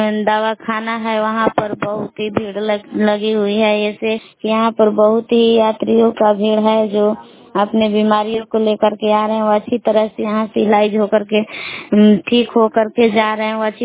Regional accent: Belaon, Bihar, India; मैं ग्राम बेलाऊ जिला कैमूर भभुआ के निवासी हूँ।

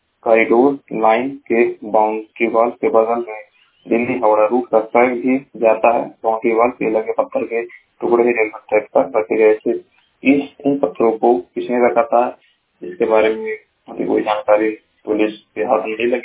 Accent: Maharajganj, Uttar Pradesh, India; मैं जिला महाराजगंज का निवासी हूँ।

